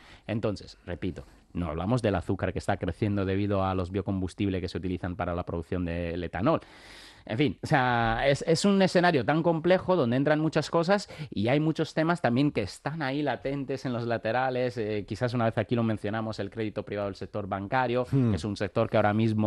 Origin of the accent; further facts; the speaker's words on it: Italy; now in Spain; aquí estamos en España, pero y estaba en el caso mío, personalmente, que siendo italiano